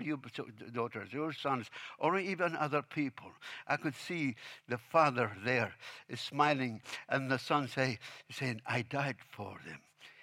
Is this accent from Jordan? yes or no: yes; Jordan; I came from Jordan, and I know how they do it.